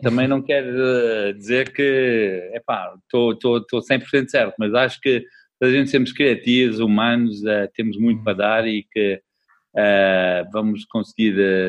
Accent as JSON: {"language": "Portuguese", "country": "South Africa", "tie": "born or raised there", "said": "Então, eu nasci na África do Sul, um país naquele momento quando eu nasci e cresci, estava a passar um período difícil"}